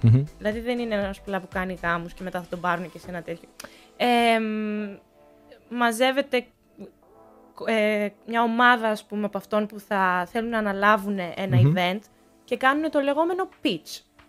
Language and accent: Greek; Greece; Λέω, εγώ είμαι από την Ελλάδα.